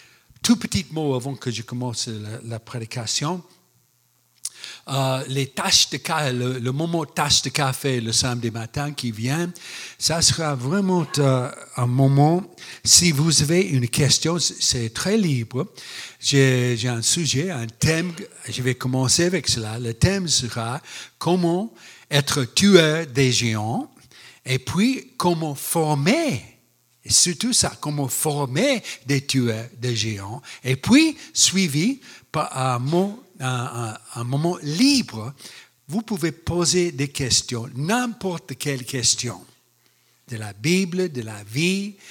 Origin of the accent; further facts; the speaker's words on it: United States; French is a second language; moved away as an adult; also born or lived in Luxembourg / France; Je suis originaire des États-Unis. Nous étions missionnaires pendant 36 ans au Luxembourg et puis en France.